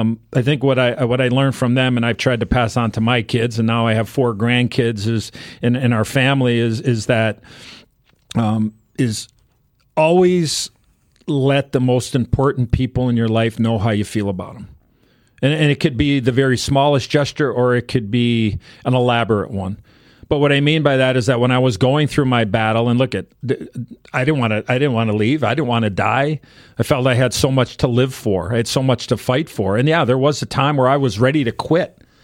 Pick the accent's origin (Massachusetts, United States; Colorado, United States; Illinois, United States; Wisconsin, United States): Illinois, United States; Chicago; When people told me I would never make it to the NHL because I was a kid from Chicago and I would never be able to play for the Blackhawks.